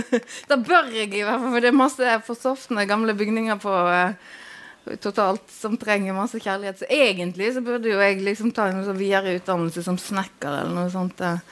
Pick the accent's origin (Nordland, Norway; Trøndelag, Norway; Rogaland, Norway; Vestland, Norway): Vestland, Norway; Granvin; moved away; Og den der flyttingen har jo vært påtenkt siden jeg flyttet ifra Granvin omtrent egentlig. Og da tenkte jeg alltid at jeg skulle komme hjem